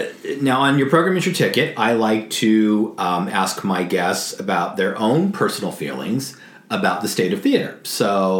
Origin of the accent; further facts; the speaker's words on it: California, United States; But I come from California, where it's probably 73 degrees, if not 83 degrees today.